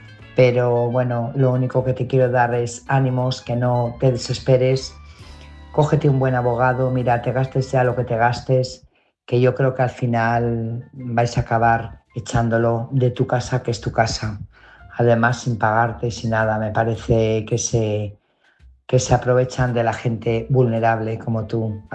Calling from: Burgos, Castile and León, Spain; corresponsal de Burgos.

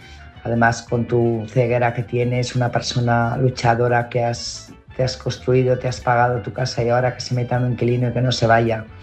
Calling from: Burgos, Castile and León, Spain; corresponsal de Burgos.

